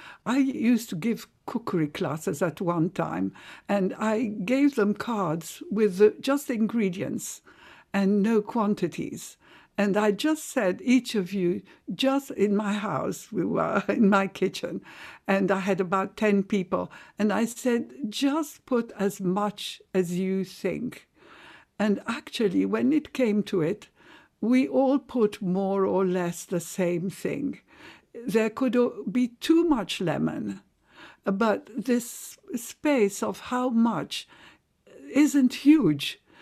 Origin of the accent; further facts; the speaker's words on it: Zamalek, Cairo Governorate, Egypt; Yes, it was wonderful. I lived in a block of flats, which was quite grand.